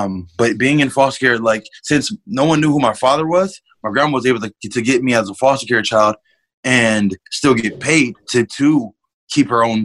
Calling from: Rialto, California, United States; I'm right now, I'm in Rialto, you know what I mean? But San Bernardino, as most niggas know it, you know what I mean? We in the slums of the slums. I'm in the hood.

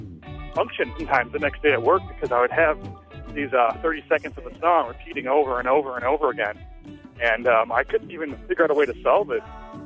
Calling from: Chicago, Illinois, United States; I'm calling from Chicago, Illinois.

